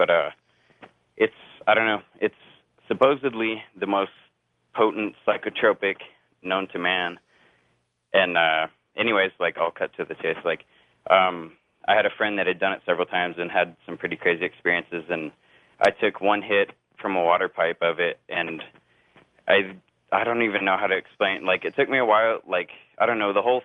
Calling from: Las Cruces, New Mexico, United States; I'm calling from Las Cruces, New Mexico.

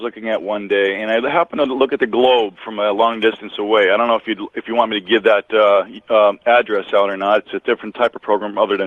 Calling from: Olyphant, Pennsylvania, United States; I'm calling from Oliphant, Pennsylvania.

